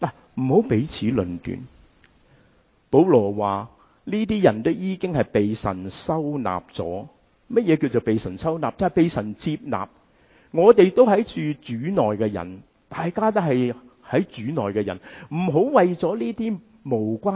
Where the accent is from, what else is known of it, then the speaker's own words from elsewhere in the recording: China; 这个其实对我们中国人是很熟悉